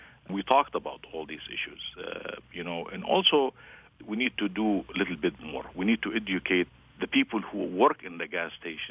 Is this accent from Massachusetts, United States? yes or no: no; Michigan, United States; When we're traveling overseas, they ask us, where are you from? We tell them we're from Michigan.